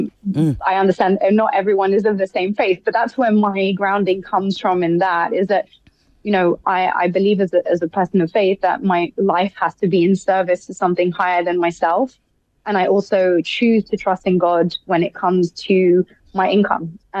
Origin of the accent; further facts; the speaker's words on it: London, United Kingdom; I'm a Londoner.